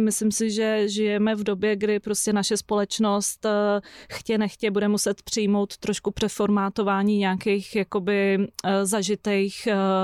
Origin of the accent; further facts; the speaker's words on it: Prague, Czechia; Tak já jsem rodilá Pražečka a Praha je prostě moje město, pro který dejchám a miluju ho. Já jsem si vyzkoušela bydlet v Londýně